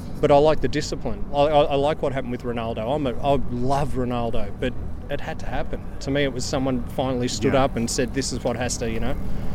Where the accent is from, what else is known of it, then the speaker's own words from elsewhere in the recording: Melbourne, Victoria, Australia; Melbourne. Australia, yeah.